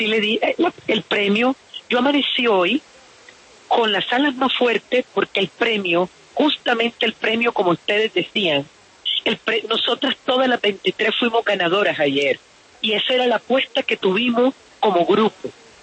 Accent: Colombia; soy una mujer negra, ya eso es bastante, y soy mujer y soy colombiana

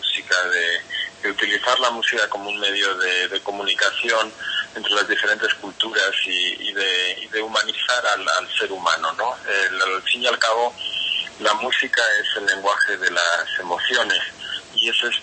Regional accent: La Rioja, Spain; yo soy de la Rioja, en el norte de España

